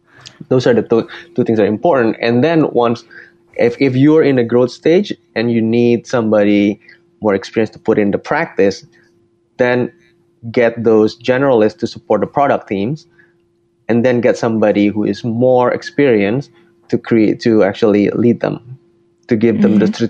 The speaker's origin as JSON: {"language": "English", "country": "Indonesia", "moved": "as an adult", "lives_now": "United States", "said": "I came here to the States. I'm originally from Indonesia. I came here to the States for college"}